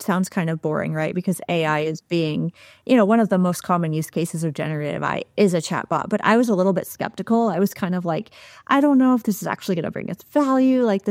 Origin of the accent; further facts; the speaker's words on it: California, United States; I grew up in Southern California.